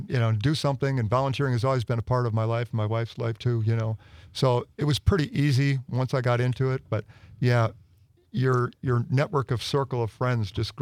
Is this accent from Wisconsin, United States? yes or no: yes; De Pere, Wisconsin, United States; I grew up in the DePere area, and in the last 4 years, we've delivered 150 beds there.